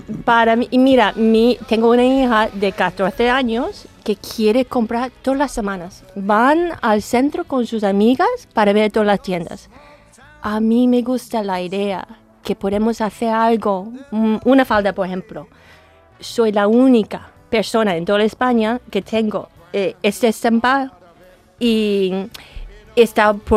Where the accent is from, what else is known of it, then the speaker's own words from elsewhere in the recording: New York, United States; Spanish is a second language; now in Sevilla, Spain; Y digo a todo el mundo que entra a la tienda cuando me pregunta... por mi acento, que Nueva York sigue siendo para mí la mejor ciudad del mundo.